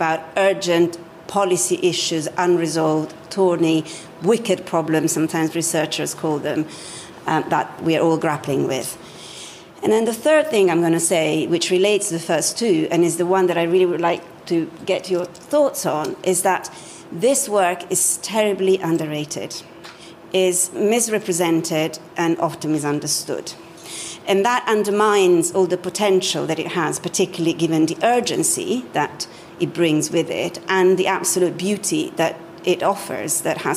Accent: Milan, Lombardy, Italy; now in London, United Kingdom; I was literally sitting at my desk at the computer in March 2020 in London. I'm originally from Milan.

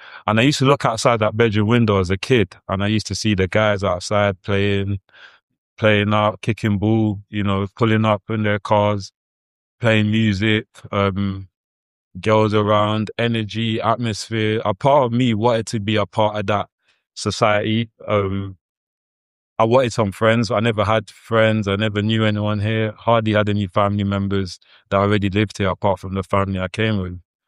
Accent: Lewisham, London, United Kingdom; English is a second language; also born or lived in Congo; I grew up in Lewisham, Forestall. I was born in Congo, arrived here 5 years old, and we didn't speak any English.

